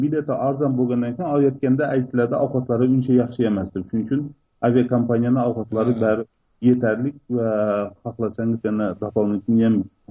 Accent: Almaty, Kazakhstan; Qozog'istondan shahridan.

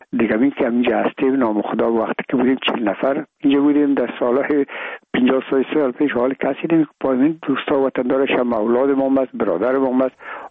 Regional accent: Afghanistan; ما افغان هستیم،

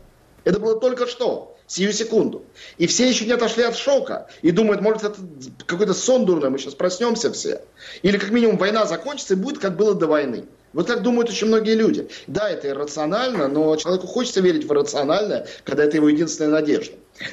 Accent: Russia; я российский кинокритик, потому что у меня русский паспорт, да, российский. Я россиянин

